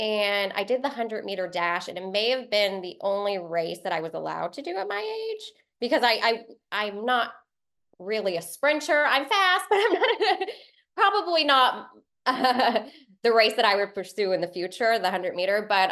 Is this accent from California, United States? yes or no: no; Orlando, Florida, United States; now in Ormond Beach, United States; I'm from Orlando, Florida, but I moved to Ormond Beach, Florida 3 years ago.